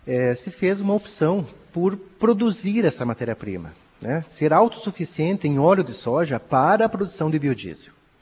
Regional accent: Passo Fundo, Rio Grande do Sul, Brazil; Eu sou natural de Passo Fundo. E nos primeiros 3 anos agora de trabalho aqui em Camargo, eu estava vindo e voltando todos os dias e passando para cá. E agora acabei alugando um apartamento aqui

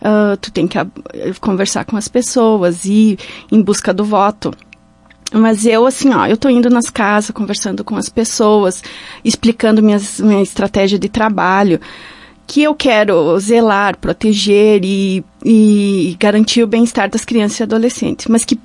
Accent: Lagoa Vermelha, Rio Grande do Sul, Brazil; Nasci e me criei aqui.

